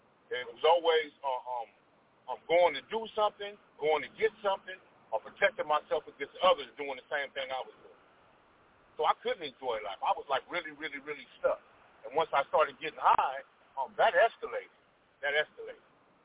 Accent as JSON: {"language": "English", "town": "Los Angeles", "region": "California", "country": "United States", "tie": "born or raised there", "said": "Well, I grew up in West L.A., Washington and Housing."}